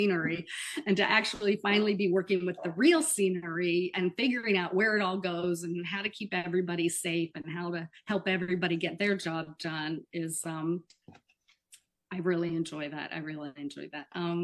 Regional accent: Florida, United States; I grew up in Florida, and I started doing theater probably my last year of high school

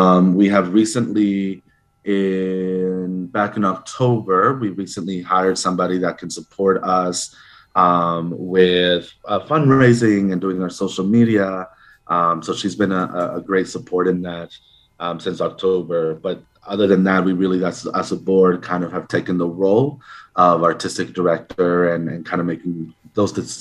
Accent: Dallas, Texas, United States; now in Austin, United States; Sure. I am from the Dallas area, and I moved down to Austin about 11, 12 years ago now.

